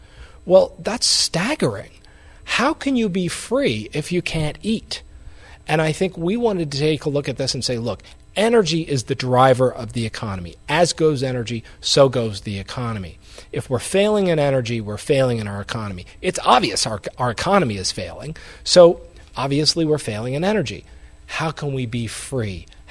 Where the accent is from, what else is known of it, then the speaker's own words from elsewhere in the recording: Louisiana, United States; I grew up in Louisiana, and where I grew up was a very oil-predominant area, 150 petrochemical facilities.